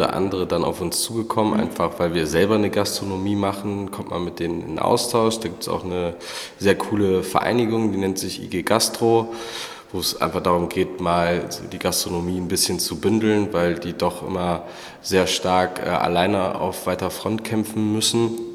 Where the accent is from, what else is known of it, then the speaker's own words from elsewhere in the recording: North Rhine-Westphalia, Germany; Also ich komme vom Äquator, aus dem Bergischen.